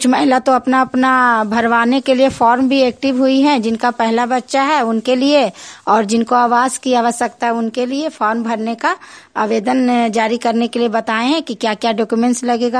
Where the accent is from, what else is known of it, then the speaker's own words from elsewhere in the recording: Nagarnausa, Bihar, India; मैं नगर नौसा की रहने वाली हूँ।